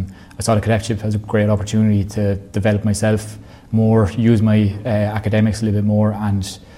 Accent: Lubridge, Kildare, Ireland; I'm from Lubridge here in County Kildare

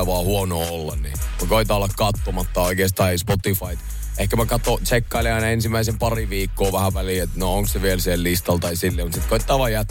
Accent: Jyväskylä, Central Finland, Finland; kun mäkin tulin Jyväskylästä tänne

